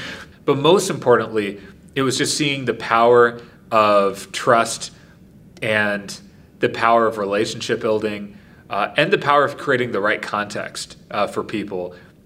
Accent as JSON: {"language": "English", "region": "Wisconsin", "country": "United States", "tie": "born or raised there", "said": "not only because it's my home state, this is where I grew up, where I, you know, went to school, went to college, where my family is"}